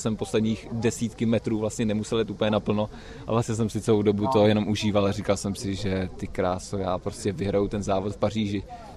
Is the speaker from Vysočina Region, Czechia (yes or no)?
no; Nymburk, Central Bohemian Region, Czechia; Já pocházím z Nymburka, který má, nevím, 15 000 obyvatel a vlastně tam trénuju do dneška se svým jako rodinným týmem